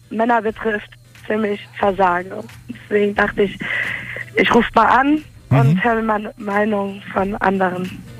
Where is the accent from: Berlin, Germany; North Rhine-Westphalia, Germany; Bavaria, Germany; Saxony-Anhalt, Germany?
North Rhine-Westphalia, Germany; Cologne; Ich bin 23 Jahre alt, ich komme aus Köln